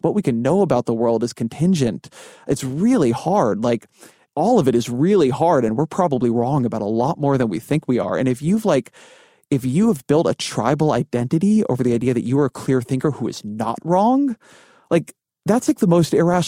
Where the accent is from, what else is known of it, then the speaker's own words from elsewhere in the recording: California, United States; I'm Jewish, I'm Californian, I like lived in Washington, D.C.